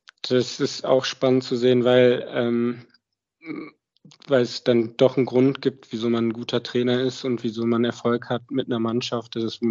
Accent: Düsseldorf, North Rhine-Westphalia, Germany; Düsseldorf, das ist ja meine Heimat.

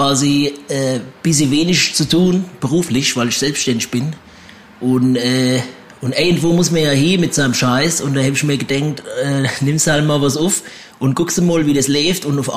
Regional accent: Hesse, Germany; Ich bin natürlich im Orewald groß geworden.

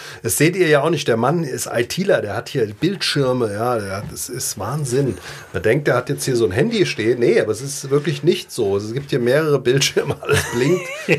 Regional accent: Langen, Hesse, Germany; also born or lived in Offenbach; in Offenbach gleich geboren. Aber ich glaube, ich bin aufgewachsen in Langen, knapp hinter der Grenze des Kreises Offenbach aus Darmstadt raus. Kommt noch Egelsbach dazwischen, aber in Langen bin ich aufgewachsen.

